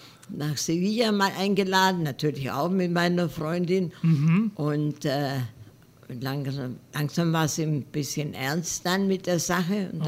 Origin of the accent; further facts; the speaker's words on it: Ulm, Baden-Württemberg, Germany; born or raised there